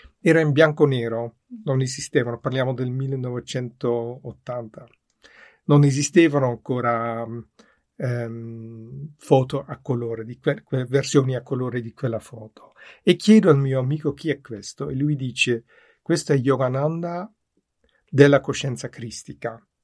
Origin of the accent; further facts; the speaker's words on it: Amsterdam, North Holland, Netherlands; io sono olandese, sono nato ad Amsterdam in una famiglia non religiosa